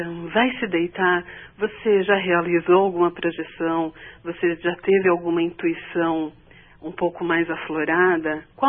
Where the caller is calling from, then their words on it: Jundiaí, São Paulo, Brazil